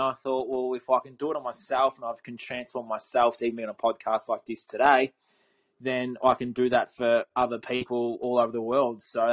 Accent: Australia; So I'm Australian.

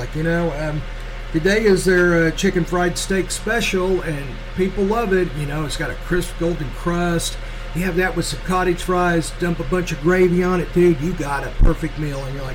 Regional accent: Kansas City, Missouri, United States; I grew up in Northeast Kansas City before my dad decided that it was getting too stupid there and moved us out south.

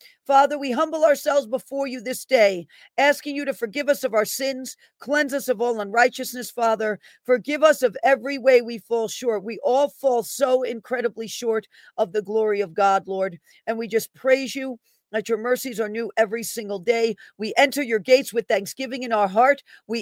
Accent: Bronx, New York, United States; Love the boroughs. I'm from the Bronx.

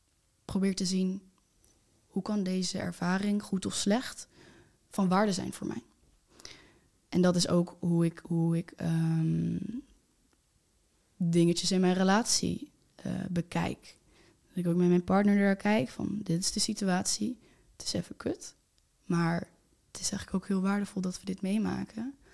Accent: Lelystad, Flevoland, Netherlands; ik kom uit Lelystad, maar in een wijk zit er een dorp van zo'n 200 mensen, het Siddadorp.

